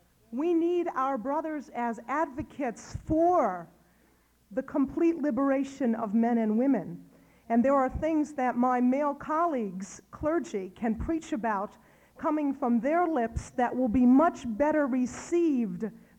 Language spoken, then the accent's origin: English; United States; not only as an American, but also as an Arab